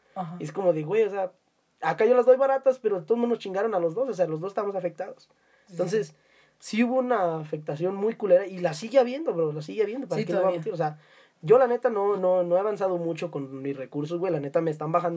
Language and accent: Spanish; Mexico; uno como pinche mexicano y mojado que es...